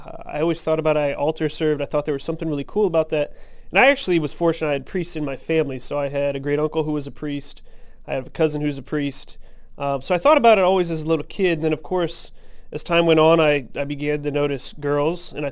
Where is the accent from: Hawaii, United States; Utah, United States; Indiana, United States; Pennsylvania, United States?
Indiana, United States; I'm actually from the Diocese of Fort Wayne South Bend in Indiana.